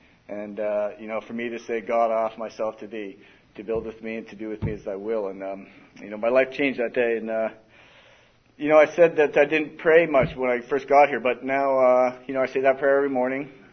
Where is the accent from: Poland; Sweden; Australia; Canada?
Canada; moved away as an adult; now in San Diego, United States; I was born and raised in Canada. Moved here to San Diego when I was 19.